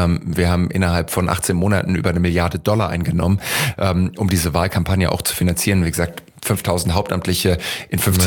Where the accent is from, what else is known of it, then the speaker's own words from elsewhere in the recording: Heidelberg, Baden-Württemberg, Germany; Ich bin in Heidelberg aufgewachsen, wo die Amerikaner jahrzehntelang ihr Hauptquartier hatten. Insofern, ich bin mit einer unheimlich starken amerikanischen Truppenpräsenz in Heidelberg auch eben aufgewachsen